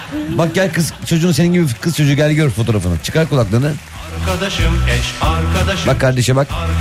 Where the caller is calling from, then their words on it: France; Ben de şu anda 15 Şubat 2012 doğumluyum.